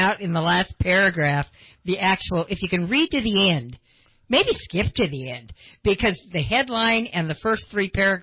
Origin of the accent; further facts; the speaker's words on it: Idaho, United States; now in Redding, United States; I'm not a native California. I came from Idaho.